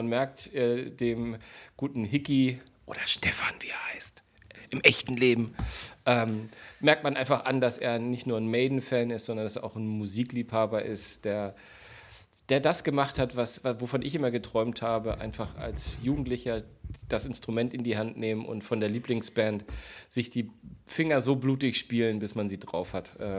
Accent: Hamburg, Germany; Ich bin auch Hamburger Jungen.

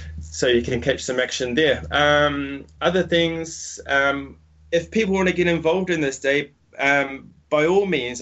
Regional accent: Auckland, New Zealand; And then yesterday I went out to the streets of Auckland, my hometown, and handed out pamphlets there.

